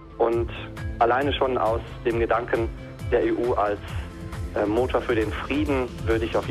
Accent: Germany; moved away as an adult; now in United Kingdom; Ich fühle mich als Deutscher sehr pro-europäisch und verdanke ja auch die Einfachheit, mit der ich hier nach Großbritannien kommen konnte und meinen Dienst als Pfarrer hier antreten konnte

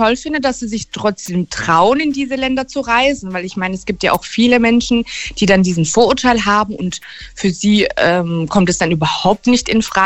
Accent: Turkey; now in Germany; Ich bin Türkin, komme aus der Türkei und bin Moslem.

